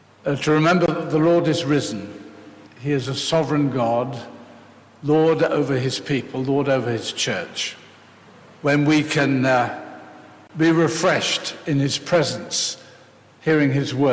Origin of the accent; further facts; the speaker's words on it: Sheffield, Yorkshire and the Humber, United Kingdom; I come from Sheffield